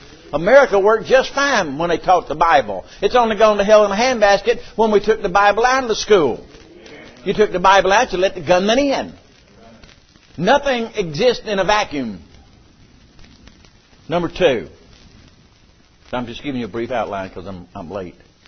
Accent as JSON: {"language": "English", "country": "United States", "said": "I'm an American. I'm so liberal sometimes I don't think I'm a Baptist."}